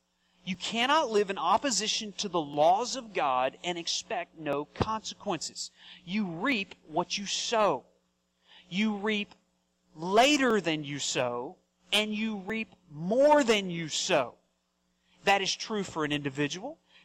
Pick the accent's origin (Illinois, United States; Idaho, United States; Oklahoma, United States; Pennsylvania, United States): Oklahoma, United States; Now, I grew up in Oklahoma, okay? So this was like a daily occurrence down there for us, all right?